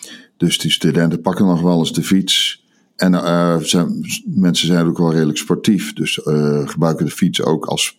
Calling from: Iowa City, Iowa, United States; Ik bel vanuit Iowa City, alhoewel ik net terug ben van een reis naar Indianapolis, waar ik de afgelopen week was.

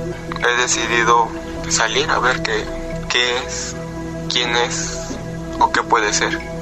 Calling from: Tlayacapan, Morelos, Mexico; de Tlayacapan, Morelos.

